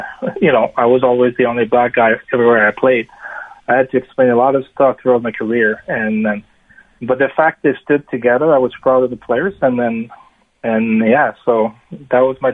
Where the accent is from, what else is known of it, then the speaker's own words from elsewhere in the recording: Quebec City, Quebec, Canada; like any other kid that growing up in Canada or Quebec City, like I was